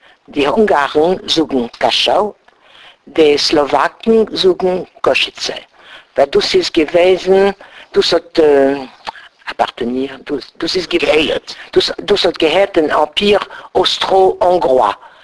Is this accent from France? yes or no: yes; Paris, Île-de-France, France; born there; German is a second language; Ich bin geboren in Paris, schon acht Jahre zurück.